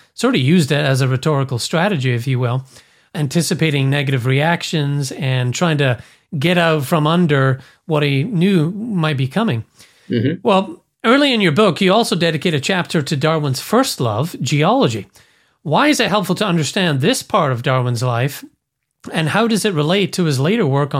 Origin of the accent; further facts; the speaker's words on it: United Kingdom; being a Brit myself